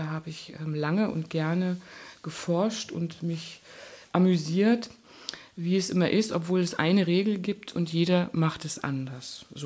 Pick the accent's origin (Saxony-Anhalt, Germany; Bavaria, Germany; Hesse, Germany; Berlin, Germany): Saxony-Anhalt, Germany; Magdeburg; born there; Ich bin geboren in Magdeburg, aber aufgewachsen bin ich mitten in einem Wald, weil ich bin eine Tochter gewesen von Leuten, die zum Beispiel arbeiten in einer Lungenheilstätte.